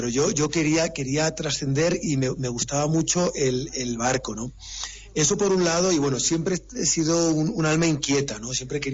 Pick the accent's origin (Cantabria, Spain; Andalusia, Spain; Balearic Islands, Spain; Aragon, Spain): Balearic Islands, Spain; Palma; yo soy mallorquín, nací en la ciudad de Palma de Mallorca y bueno, vivo muy cerca del mar, ¿no? Pero claro, mis padres son de la península, ¿no?